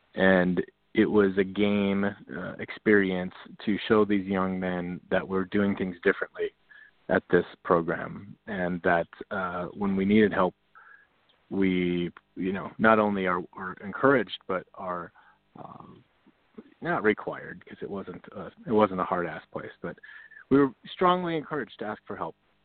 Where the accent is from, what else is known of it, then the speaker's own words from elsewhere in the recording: North Dakota, United States; I grew up in North Dakota, and I have an uncle test. I call it the uncle test, and it's that when we put something out in the world, would my uncle in a bar in North Dakota, you know, give it an ear?